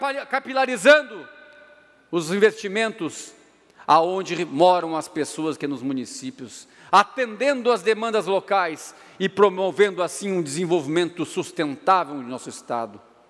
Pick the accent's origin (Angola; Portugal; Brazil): Brazil; Santa Catarina; sou de Santa Catarina